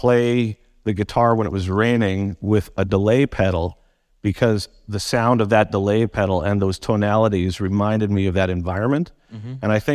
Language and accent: English; Vancouver, British Columbia, Canada; born and raised in Vancouver, it was, at least when I was younger, it rained so much here